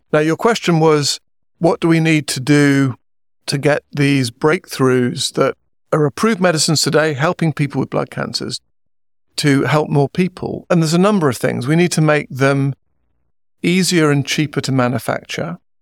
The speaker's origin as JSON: {"language": "English", "country": "United Kingdom", "tie": "born or raised there", "said": "I grew up in the UK."}